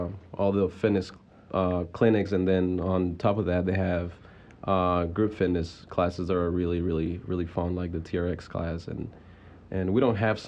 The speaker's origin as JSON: {"language": "English", "town": "Chapel Hill", "region": "North Carolina", "country": "United States", "said": "I'm actually from Chapel Hill, and then I transferred there about two years and a half ago."}